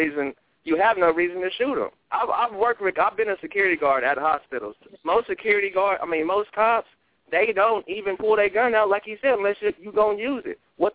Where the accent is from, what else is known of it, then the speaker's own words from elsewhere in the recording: California, United States; because I'm from California just like he is